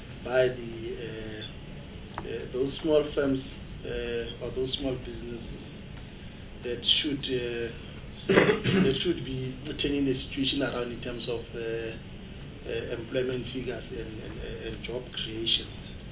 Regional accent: Kuruman, Northern Cape, South Africa; Because I come from Northern Cape, and in particular, Kuruman.

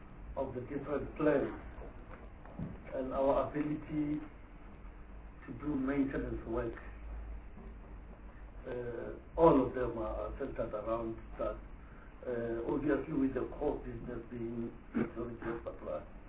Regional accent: North West, South Africa; I come from Northwest Province, and so my focus looks first at Northwest Province

